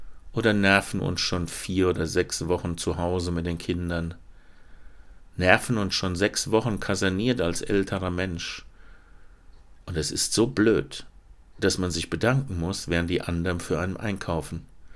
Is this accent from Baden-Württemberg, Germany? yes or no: no; Hesse, Germany; im hessischen Hinterland, wo ich herkomme